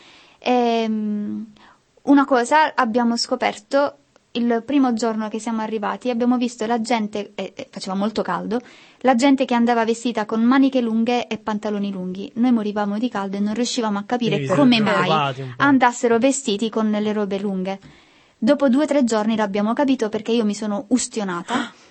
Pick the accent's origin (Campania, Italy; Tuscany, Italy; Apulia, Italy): Apulia, Italy; In vita mia, eppure diciamo, essendo pugliese, il sole lo conosco